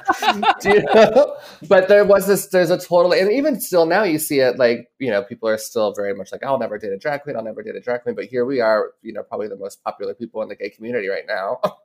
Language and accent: English; the South, United States; growing up in the South and starting my drag career in the South